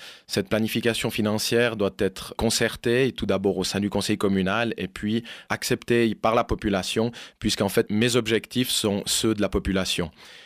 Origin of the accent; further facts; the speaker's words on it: Vernayaz, Valais, Switzerland; je viens de Vernaya, je suis originaire de Vernaya et Salvan.